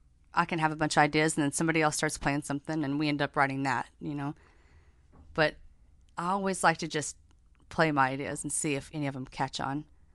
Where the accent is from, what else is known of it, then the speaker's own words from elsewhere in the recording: Knoxville, Tennessee, United States; now in Nashville, United States; Yes, I live in Nashville. I'm from Knoxville, but live in Nashville.